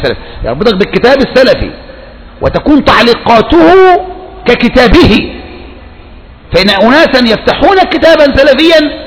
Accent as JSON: {"language": "Arabic", "country": "Egypt", "said": "كان شباب يعني عندنا في مصر كنا نظن بهم خيرا في فترة من الفترات"}